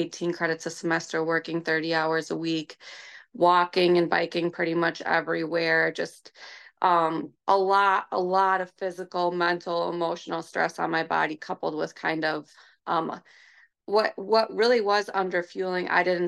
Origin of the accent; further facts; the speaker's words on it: Wisconsin, United States; So I am from north central Wisconsin. So it is a balmy like 6 degrees here today.